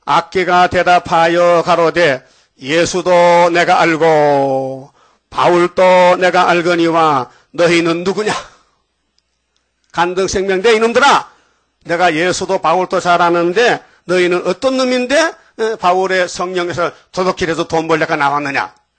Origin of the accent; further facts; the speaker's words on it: Dain, North Gyeongsang, South Korea; 우리 고향 사람이 그 사람이 우리 다인면이 같이 살아요. 저보다 학교 5년 선배야.